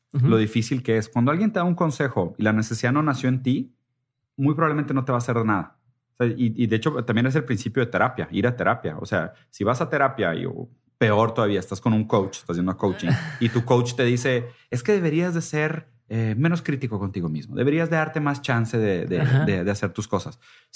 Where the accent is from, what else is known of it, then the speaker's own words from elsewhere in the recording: Brazil; Yo soy brasileño. Y a mí me tocó una historia en Brasil de pánico, de miedo